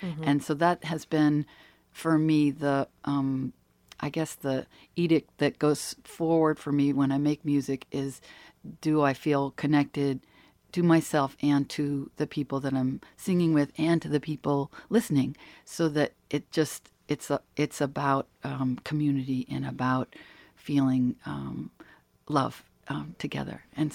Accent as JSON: {"language": "English", "town": "Cape Cod", "region": "Massachusetts", "country": "United States", "tie": "born or raised there", "said": "I grew up on Cape Cod and had, a large Irish family. We weren't from Ireland."}